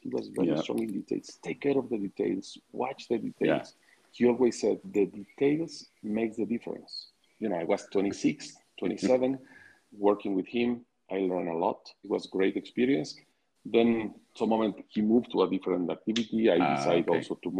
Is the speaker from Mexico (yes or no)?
yes; Querétaro, Mexico; English is a second language; but it was a new Korean project in my hometown in Querétaro. It's north of Mexico City, about two hours from Mexico City.